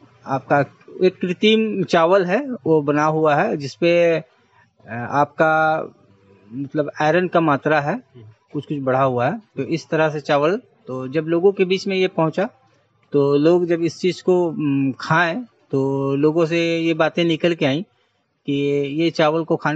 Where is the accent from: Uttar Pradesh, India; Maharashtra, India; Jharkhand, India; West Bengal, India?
Jharkhand, India; Karra; मैं कर्रा ब्लॉक से बिलोंग करता हूं, झारखंड के खूंटी जिला।